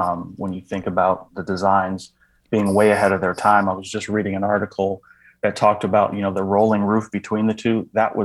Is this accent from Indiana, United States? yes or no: no; Pomona, California, United States; No, I was born in Los Angeles, California, and then I was raised about 30 miles east of that in Pomona, California.